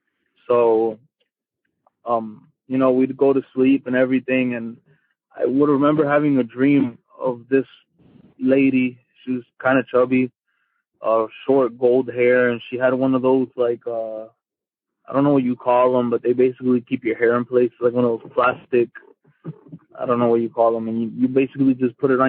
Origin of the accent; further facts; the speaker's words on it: California, United States; I'm from California.